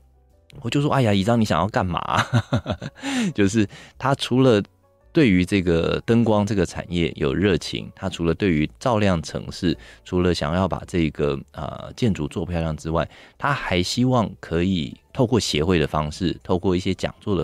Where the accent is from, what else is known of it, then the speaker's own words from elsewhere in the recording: Taichung, Taiwan; 那因为我也是台中人，所以我记得台中是台中州厅